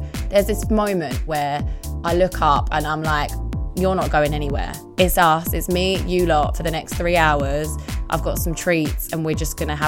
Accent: Romford, London, United Kingdom; So you can probably tell I'm from Essex. Unfortunately, it's quite clear. And I grew up in Romford.

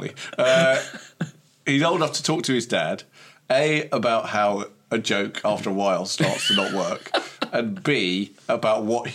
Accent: United States; born there; I can't even do an American accent. Yeah. I was born in America.

